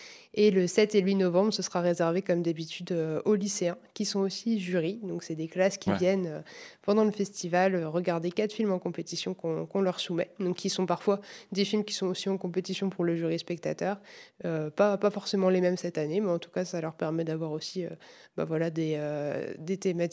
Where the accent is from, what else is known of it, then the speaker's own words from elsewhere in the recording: Île-de-France, France; je viens d'Île-de-France.